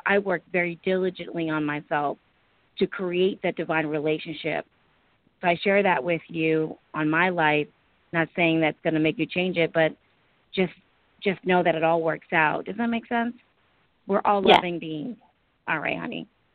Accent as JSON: {"language": "English", "country": "India", "second_language": "English", "said": "I say it in my language. I'm from India."}